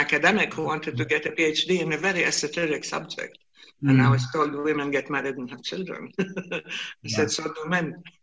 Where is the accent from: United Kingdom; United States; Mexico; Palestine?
Palestine; I would say I came from Palestine, they would say Pakistan, of course, and I'd say no, Palestine.